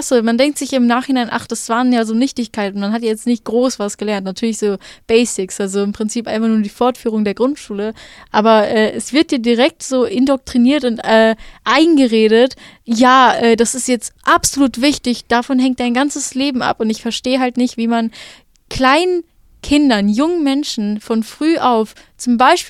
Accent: Germany; Also ich bin hier geboren, aufgewachsen, ich identifiziere mich als Deutsche, ich bin rechtlich eine Deutsche

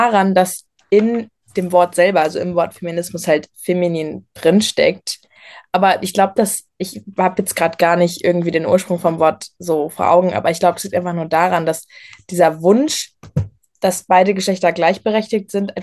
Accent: Essen, North Rhine-Westphalia, Germany; ich bin auch 17 Jahre alt und ich komme aus Essen.

